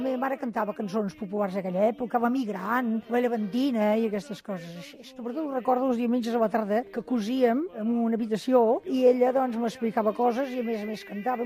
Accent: Sabadell, Catalonia, Spain; Vaig néixer a Sabadell ja fa molts anys, ja vaig 35. Per tant, ja tinc 77 anys. Sempre he viscut a Sabadell, he treballat a Sabadell, gràcies a Déu, tota la meva vida laboral, i ara estic jubilada.

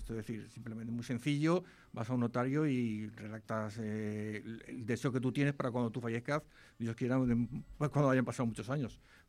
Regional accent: Alicante, Valencian Community, Spain; De Alicante.

